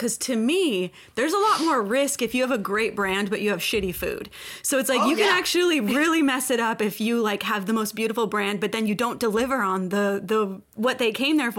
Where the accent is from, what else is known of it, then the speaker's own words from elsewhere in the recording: Kentucky, United States; And especially like growing up in Kentucky